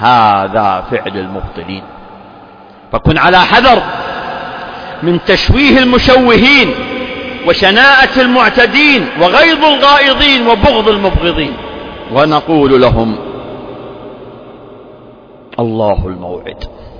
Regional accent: Saudi Arabia; فقامت بلادنا المملكة العربية السعودية وبذلت الغالي والنفيس للحفاظ على أرواح كل من كان على ثراها

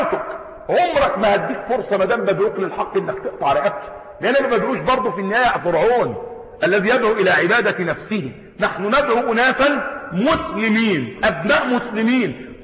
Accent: Egypt; وذلك الكلام ده لو كان حدث عندنا في مصر ايام ما قامت الدعوة الاخوانية في الاربعينات

